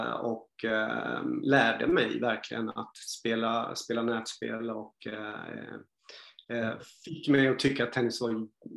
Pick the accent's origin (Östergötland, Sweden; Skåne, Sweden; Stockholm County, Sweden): Östergötland, Sweden; Norrköping; Jag är född och uppvuxen i Norrköping. Och det var väl där det började.